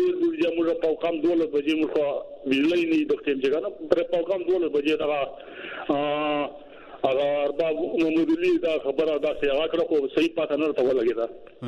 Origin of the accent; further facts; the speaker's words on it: Pakistan; موږ خو پاکستانیان موږ خو په پاکستان کې پراته یو